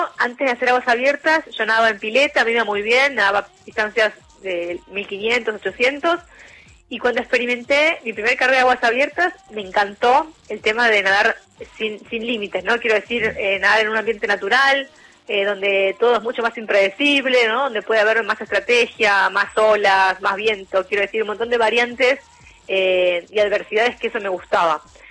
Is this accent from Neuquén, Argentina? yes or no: no; Boedo, Buenos Aires, Argentina; born there; now in Buenos Aires, Argentina; Yo nací en Boedo, actualmente vivo en Núñez porque entreno en el Senar y represento a River